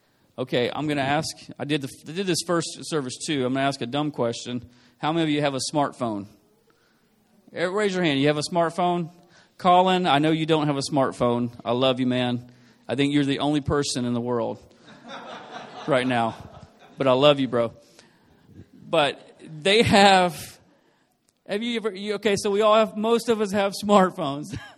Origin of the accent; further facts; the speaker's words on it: the South, United States; I'm from the South in the U.S., you know, and we eat everything is fried or full of sugar.